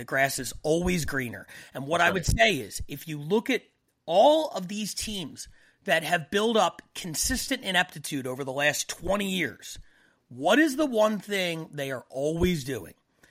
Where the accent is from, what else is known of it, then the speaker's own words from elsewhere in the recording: Philadelphia, Pennsylvania, United States; now in Los Angeles, United States; I grew up in Philly. 24 hours a day, 7 days a week, 365 days a year.